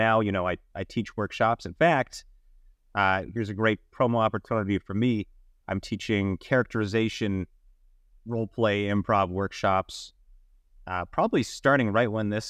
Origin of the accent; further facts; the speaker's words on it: Calgary, Alberta, Canada; I'm from Calgary, Alberta